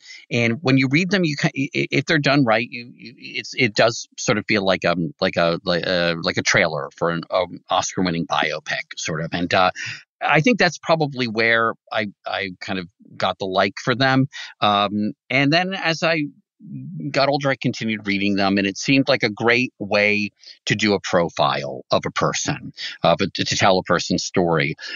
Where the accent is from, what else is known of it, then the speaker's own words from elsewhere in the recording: Washington, District of Columbia, United States; Growing up in the Washington, D.C. area, there were two daily papers when I was a kid